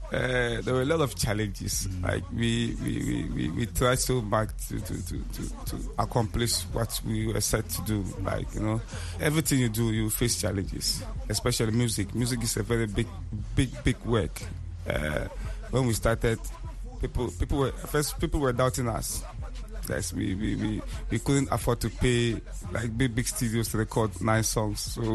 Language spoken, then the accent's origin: English; Tamale, Northern Region, Ghana; Yes, I was born and raised in Tamale, Zogbele to be precise. I'm a rapper, so I do hip life music. I rap in Dagbani and English.